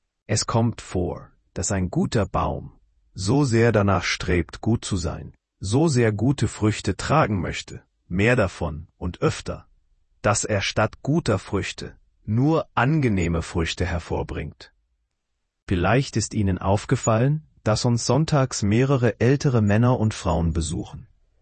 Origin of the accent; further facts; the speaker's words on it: Belarus; moved away; Ich komme ursprünglich aus Belarus, und als Kind sah ich oft Werbespots im Fernsehen